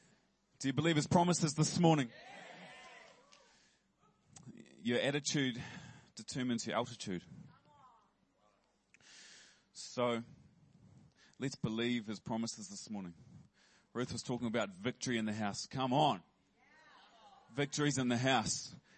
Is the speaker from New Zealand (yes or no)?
yes; Christchurch, Canterbury, New Zealand; Hey, I grew up in Christchurch. Family of five. It's all right too. Family of five.